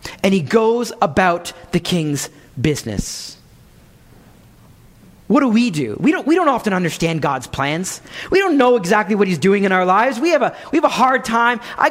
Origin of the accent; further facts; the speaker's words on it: Ottawa, Ontario, Canada; I grew up in Ottawa